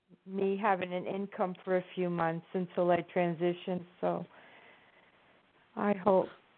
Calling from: New Jersey, United States

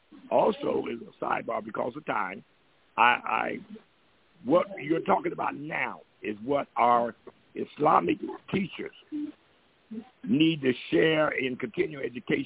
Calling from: Columbus, Georgia, United States; From the Ummah of Prophet Muhammad, by the way, of Columbus, Georgia.

